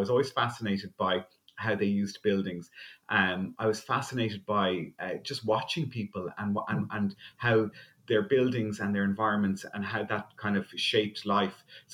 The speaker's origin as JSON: {"language": "English", "town": "Malahide", "region": "Leinster", "country": "Ireland", "tie": "born or raised there", "said": "I grew up in the Semi-D in Malahide, which was in Dublin, but both my grandparents lived in the country."}